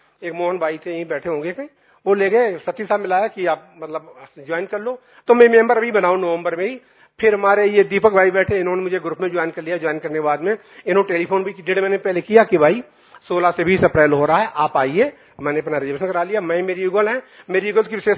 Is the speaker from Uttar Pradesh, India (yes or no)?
yes; Kanpur, Uttar Pradesh, India; मेरा मूलतः घर तो कानपुर पड़ता है लखनऊ में भी मेरा आवास है।